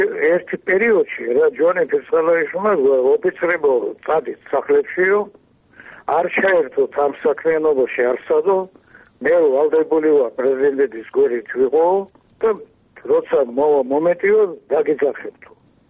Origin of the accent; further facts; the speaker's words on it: Tbilisi, Georgia; born there; მაგრამ მე ხომ თბილისში დავიბადე